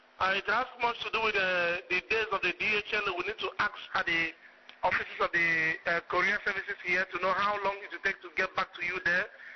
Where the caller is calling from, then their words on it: Côte d’Ivoire; I'm calling from Ivory Coast here in Africa.